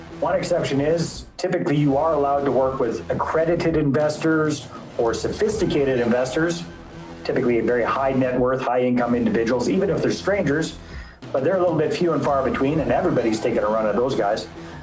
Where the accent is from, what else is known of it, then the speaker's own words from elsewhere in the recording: British Columbia, Canada; so I am a British Columbia boy, Canadian, as you'll probably pick up from the accent after a little while if I say out and about a few times.